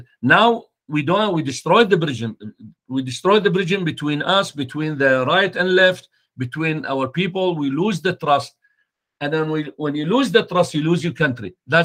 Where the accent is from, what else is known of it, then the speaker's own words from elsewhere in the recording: Canada; English is a second language; because I'm Canadian. I've been in Canada for years.